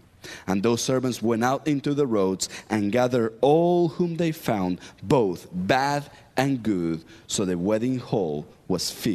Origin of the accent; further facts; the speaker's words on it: Argentina; You see, I am from Argentina, and there is something that we do there, which is we love to grill steaks.